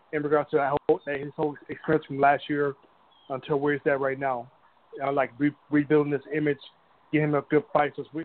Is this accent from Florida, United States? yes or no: yes; Tampa, Florida, United States; Hey, this is … I'm from Tampa.